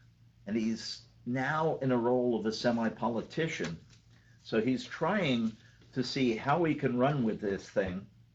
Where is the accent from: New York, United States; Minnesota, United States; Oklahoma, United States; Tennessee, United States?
New York, United States; New York City; I grew up on the streets in New York. I was born in New York City. I lived in all five boroughs. I lived through an era. I was born in the early 40s.